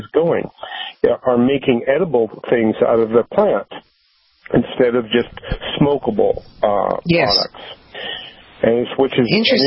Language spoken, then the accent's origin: English; Santa Cruz, California, United States; Here in California, we have in my hometown here in Santa Cruz, we have a real interesting conflict going on